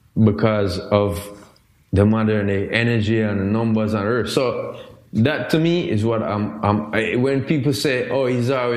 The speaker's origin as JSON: {"language": "English", "country": "Jamaica", "said": "And I'm like, I'm Jamaican, I know more than this woman."}